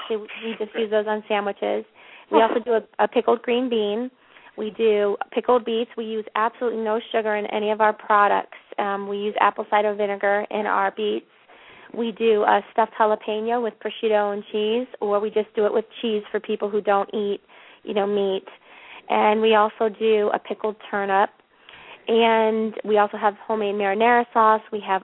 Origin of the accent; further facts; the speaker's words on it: Canton, Ohio, United States; So I grew up in Canton, Ohio. I was born and raised.